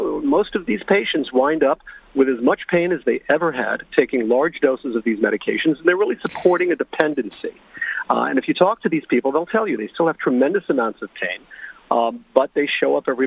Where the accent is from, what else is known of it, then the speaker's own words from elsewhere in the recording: New York City, New York, United States; I practice in the field of pain management. I'm actually from New York City.